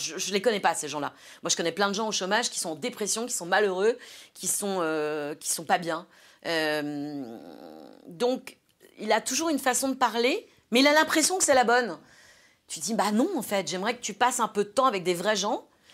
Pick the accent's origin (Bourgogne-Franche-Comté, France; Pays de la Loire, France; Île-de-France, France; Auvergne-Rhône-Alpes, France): Île-de-France, France; Argenteuil; Moi, j'ai grandi à Argenteuil, j'ai grandi dans une famille populaire